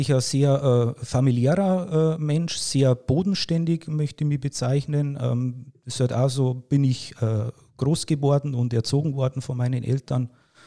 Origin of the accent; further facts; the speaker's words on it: Wolnzach, Bavaria, Germany; also born or lived in Pfaffenhofen an der Ilm; Geboren bin ich in Pfaffenhofen an der Ilm, also das ist die Kreisstadt, das ist der Landkreis Pfaffenhofen, und wohne schon immer in Wolnzach bzw. in Geroldshausen, das ist ein kleiner Ortsteil, ein kleines Dorf von Wolnzach.